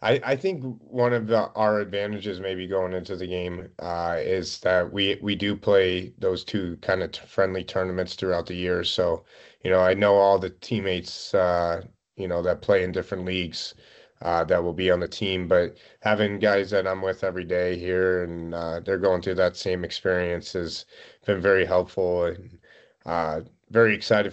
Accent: St. Louis, Missouri, United States; Growing up in St. Louis, didn't really learn how to ski

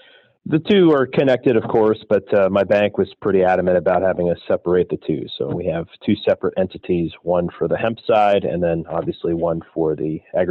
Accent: Pennsylvania, United States; I'm from central Pennsylvania, Lycoming County.

